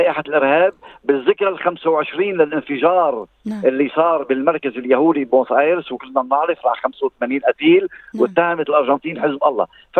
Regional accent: Lebanon; نحن كلبنانيين

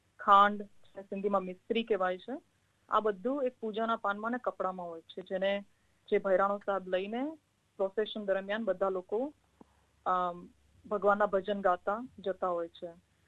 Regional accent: Junagadh, Gujarat, India; moved away as an adult; also born or lived in Bantva; now in Sydney, Australia; અને હું જૂનાગઢ સૌરાષ્ટ્ર ગુજરાતથી છું. હું સિંધી છું અને મારો જન્મ બાટવામાં થયો હતો અને મારા હસબન્ડ ગુજરાતી છે. હું 12 વર્ષ પહેલા અહીંયા સિડની એઝ અ સ્ટુડન્ટ આવી હતી.

